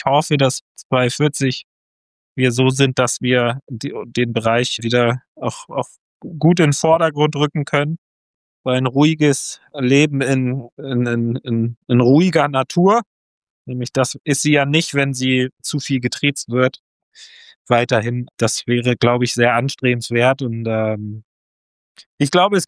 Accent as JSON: {"language": "German", "town": "Kiel", "region": "Schleswig-Holstein", "country": "Germany", "said": "als Kieler"}